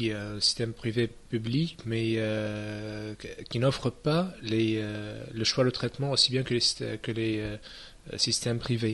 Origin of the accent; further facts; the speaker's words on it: Miyomiye, South Governorate, Lebanon; now in France; Oui, je suis libanais. Je viens du sud du Liban, du village de Miyomiye, près de Sidon.